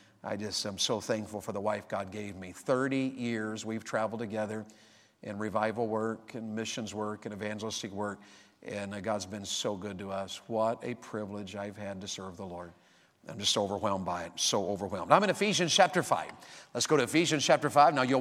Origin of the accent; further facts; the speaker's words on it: Wartburg, Tennessee, United States; So I'm a Tennessean by birth. I grew up near Knoxville, a little town called Wartburg.